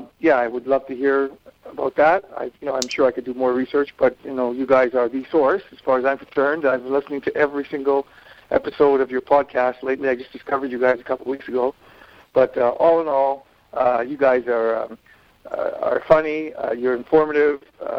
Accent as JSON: {"language": "English", "town": "Ottawa", "region": "Ontario", "country": "Canada", "also_born_or_lived": "Mystic, Connecticut", "said": "I'm from Ottawa, Ontario, in Canada. I have 68 Safari, but I also live part time in Mystic, Connecticut."}